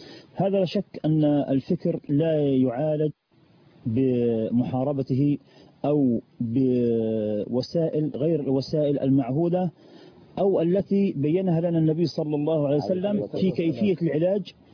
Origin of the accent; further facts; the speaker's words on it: Sinai, Egypt; عندنا في سيناء